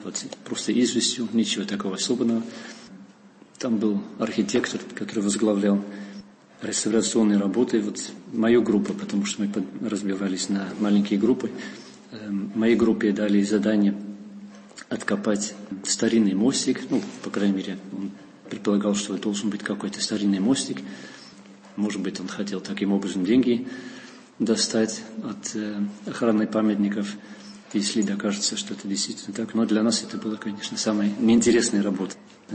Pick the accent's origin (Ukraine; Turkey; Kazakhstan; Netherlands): Netherlands; Deventer, Overijssel; Russian is a second language; now in Russia; Я голландец коренной, родился в городе Девентер. Это на востоке Голландии, ближе к Германии. Я учился русскому языку с 12 лет в школе.